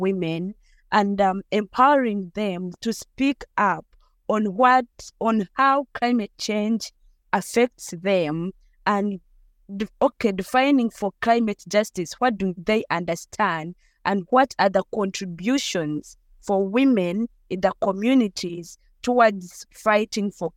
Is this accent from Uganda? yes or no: yes; Uganda; I come from Uganda. I'm an accountant by profession.